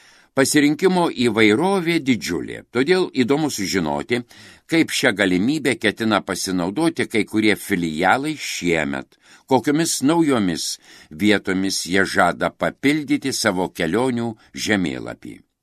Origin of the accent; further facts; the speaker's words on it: Telšiai, Telšiai County, Lithuania; Kadangi esame iš Telšių, mums pajūris yra netolimas, tad mielai į jį vykstame.